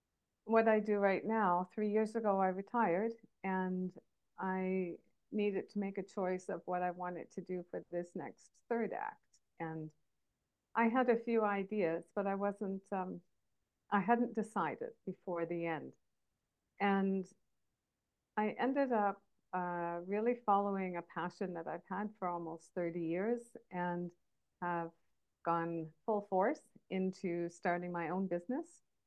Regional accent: Canada; also born or lived in Thailand / Qatar / Georgia; now in Japan; I am a Canadian who has relocated to Japan.

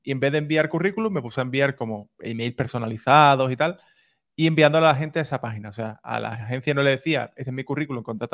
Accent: Cádiz, Andalusia, Spain; yo soy de Cádiz, tengo 33 años para 34

